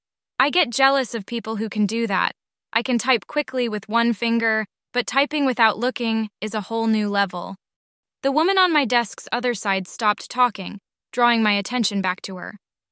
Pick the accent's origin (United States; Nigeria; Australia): Australia; But being Australian, we add S's instead of Z's.